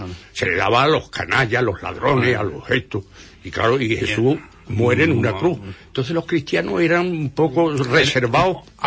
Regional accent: Cueva de la Mora, Andalusia, Spain; yo soy de Huelva. Fíjate qué curioso, porque claro, yo mi vida ha transcurrido en Huelva.

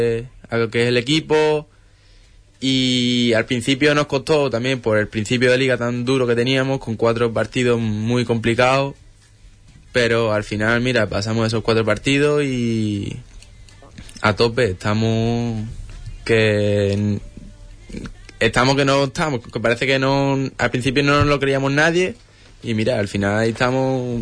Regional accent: Punta Umbría, Andalusia, Spain; y al final está al lado de casa, es mi pueblo, digamos, Punta Umbría

